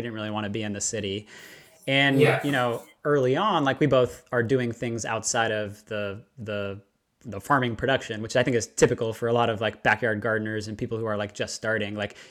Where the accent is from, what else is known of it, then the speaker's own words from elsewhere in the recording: Palo Alto, California, United States; also born or lived in San Francisco; so I was born in San Francisco, kind of bounced around the Bay Area, grew up in Palo Alto, not too far from Stanford University